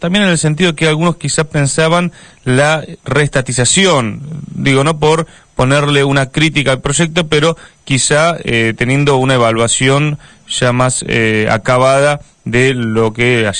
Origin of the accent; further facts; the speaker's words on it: Argentina; tener de nuevo como argentinos, como pueblo, el control de nuestro petróleo